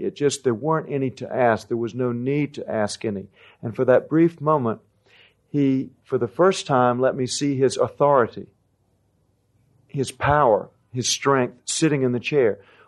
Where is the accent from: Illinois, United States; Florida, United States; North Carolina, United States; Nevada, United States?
North Carolina, United States; Durham; because my dad was from Durham and Rose Bowl, as I said, and I grew up around Duke, and Duke had an engineering school